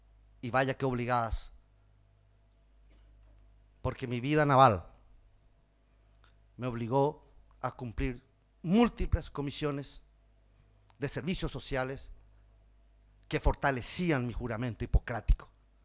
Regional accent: Paraguay; tenía que trabajar en mi país para que nosotros formemos nuestros propios recursos humanos. Los problemas médicos legales enmarcados rígidamente impedían de que el cirujano se forme en países extraños. Y así trabajamos y creamos la primera escuela de cirugía en el Paraguay

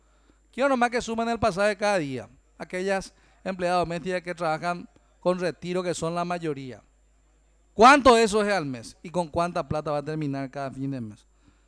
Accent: interior, Paraguay; Y nosotros, que venimos del interior de la República

